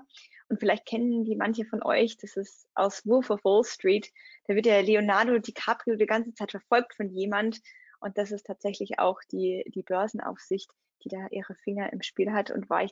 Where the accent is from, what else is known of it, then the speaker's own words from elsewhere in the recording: Germany; Aber in meinem Heimatland, in Deutschland tatsächlich, waren es damals weniger als 15%.